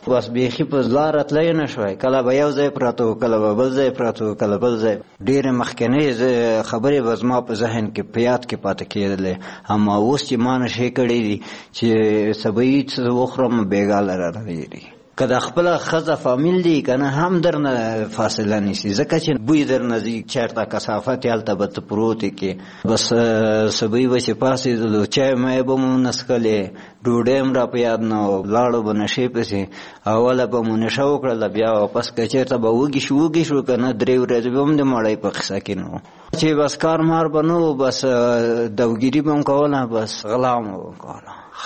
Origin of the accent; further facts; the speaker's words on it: Logar, Afghanistan; او زه اوسیدونکی د لوګر د ولایت یم.